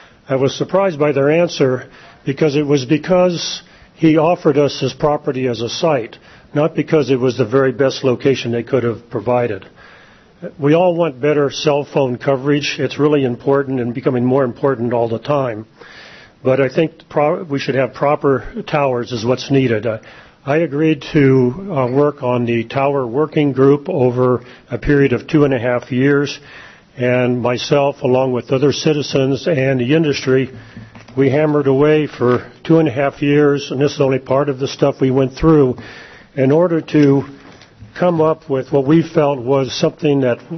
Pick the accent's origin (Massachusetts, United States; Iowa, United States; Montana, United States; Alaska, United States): Alaska, United States; Big Lake; I'm from the Big Lake area.